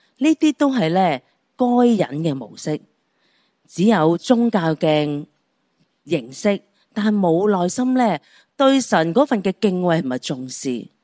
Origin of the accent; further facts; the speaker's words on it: Guangdong, China; 即係我哋广东人讲拉长块面，即係表示乜嘢啊，佢好失望，佢好不满。